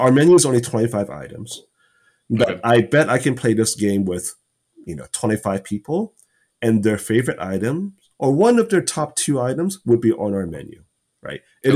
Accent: Ohio, United States; I grew up in Ohio.

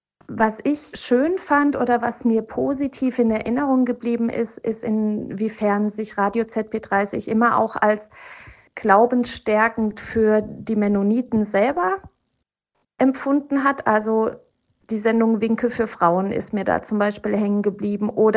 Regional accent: Germany; in die ich als Deutsche dann gestolpert bin

